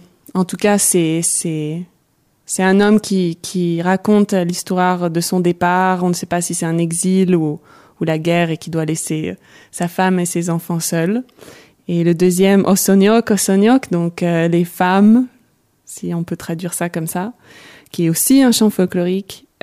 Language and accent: French; France; born there; French is a second language; Je suis née en France d'un père américain et d'une mère suédoise. Donc je ne sais pas si ça répond à la question, mais disons que le français est venu un peu plus tardivement à l'école.